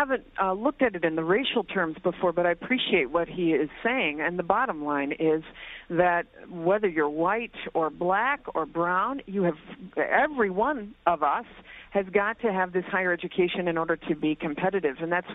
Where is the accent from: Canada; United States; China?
Canada; born there; I was born in Canada